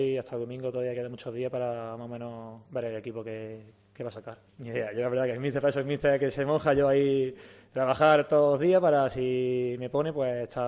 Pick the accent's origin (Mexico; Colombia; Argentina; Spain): Spain; Andalusia; cuando juegan en Andalucía siempre hay motivación porque al final es mi tierra